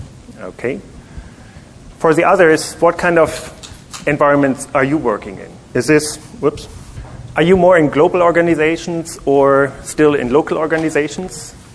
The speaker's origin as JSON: {"language": "English", "country": "Germany", "said": "I joined the company about 7-8 years ago, and I'm from Germany."}